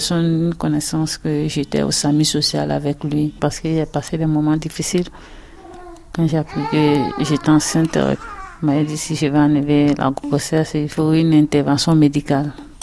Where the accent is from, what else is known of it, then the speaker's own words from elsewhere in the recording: Côte d’Ivoire; Je viens de la Côte d'Ivoire.